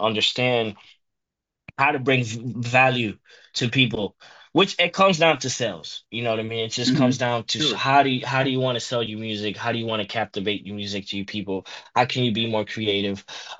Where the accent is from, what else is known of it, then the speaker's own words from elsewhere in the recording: Dominican Republic; I was raised Catholic, you know what I mean? So I'm Dominican, so I come from the Dominican Republic in the Caribbean. It's an island in the Caribbean. And I was raised Catholic up until 2015.